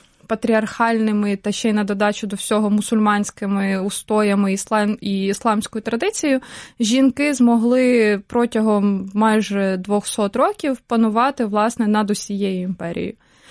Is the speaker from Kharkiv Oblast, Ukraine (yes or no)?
no; Poltava Oblast, Ukraine; Я виросла взагалі в селі в Полтавській області. Але в дитинстві чогось так цуралася того, що я з села, і постійно намагалася донести, що я живу, насправді, на окраїні міста, а не в селі.